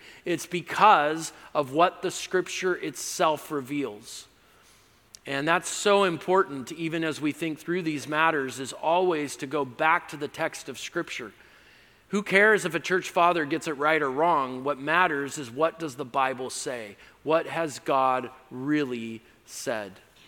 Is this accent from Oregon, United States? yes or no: no; California, United States; I think it's this free Texas air that, as a Californian, we're just not used to freedom like this.